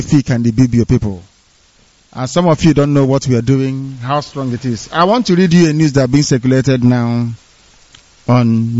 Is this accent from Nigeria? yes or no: yes; Nigeria; I'm from Umu Udoma. You have Udoma, in Ibibie land. You have Udoma from Igbo land.